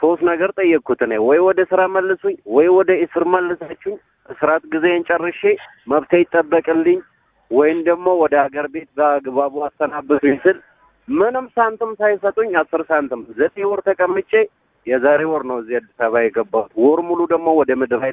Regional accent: Oromia, Ethiopia; born there; now in Addis Ababa, Ethiopia; እኔ ያለሁት እኮ አዲስ አበባ ነው፣ መገናኛ እኮ ነው ያለሁት። እኔ እኮ ከባህር ዳር ከወጣሁ ያው አስቸኳይ ጊዜ አዋጅ ለዛም እንድሰራ ሄዳለሁ። ትውልዴ ኦሮሚያ ነው።

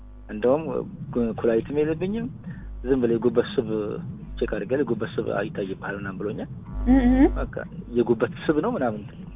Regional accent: Afar, Ethiopia

